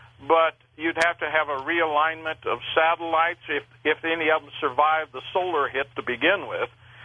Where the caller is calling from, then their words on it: Westminster, Colorado, United States; Westminster, Colorado.